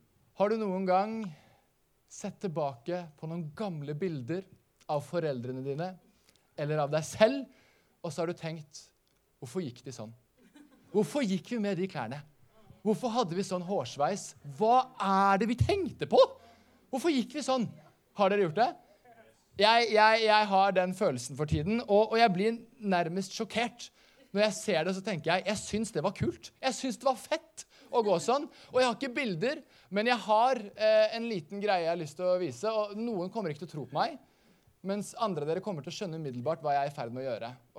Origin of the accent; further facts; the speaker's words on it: Skien, Telemark, Norway; born or raised there; now in Bergen, Norway